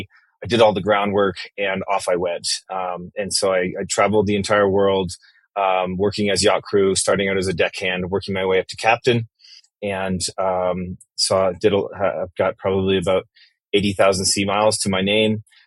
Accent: Western Canada, Canada; I'm originally from Canada

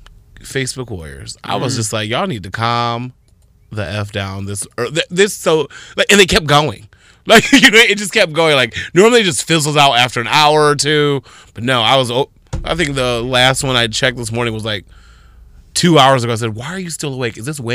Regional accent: Toledo, Ohio, United States; I'm from Toledo, Ohio. So that wasn't my interest.

